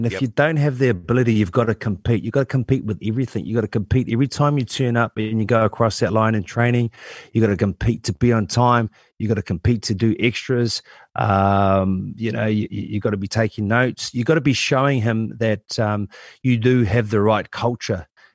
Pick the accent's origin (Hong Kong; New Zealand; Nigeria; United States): New Zealand; Auckland; born and bred in Auckland, love this country.